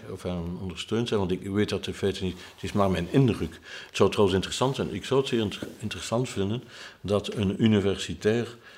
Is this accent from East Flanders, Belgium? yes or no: yes; Ghent, East Flanders, Belgium; born there; Neem nu mijn stad, mijn Gent, waar ik geboren ben.